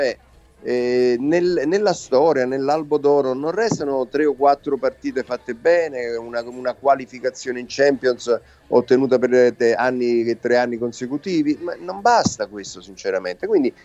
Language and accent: Italian; Naples, Campania, Italy; che sono di Napoli, tu lo sai benissimo